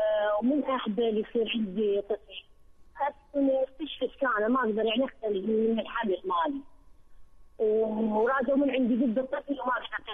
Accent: Iraq; من العراق.

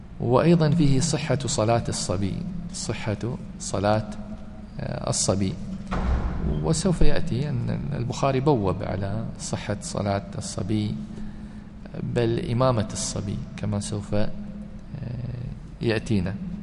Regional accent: United Arab Emirates; كما هو الحال عندنا في الإمارات, كل الأسماء مصغرة صحيح

